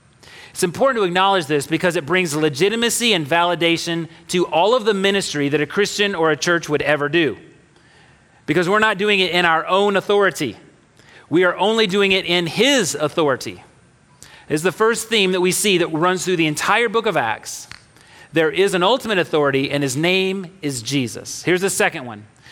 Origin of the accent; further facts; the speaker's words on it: Arlington, Texas, United States; And I remember growing up in Arlington, Texas, I understood the end of playtime I'd be out riding my bike, playing with my friends in my neighborhood